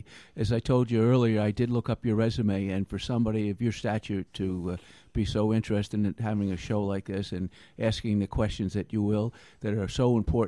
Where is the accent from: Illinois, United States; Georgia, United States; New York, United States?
New York, United States; Well, I'm 61 years old, born and raised in Columbia County, lived here most of my life.